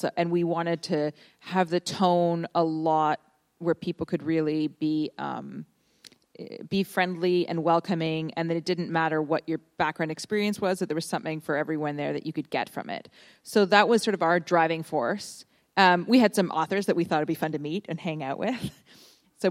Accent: Ottawa, Ontario, Canada; I grew up just outside of Ottawa, which is not at all near the sea. And now I am surrounded by the sea all the time.

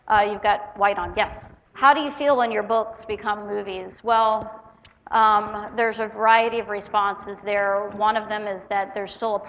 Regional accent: Florida, United States; moved away as an adult; now in Minnesota, United States; I grew up in Florida, and I moved to Minnesota when I was 30 years old

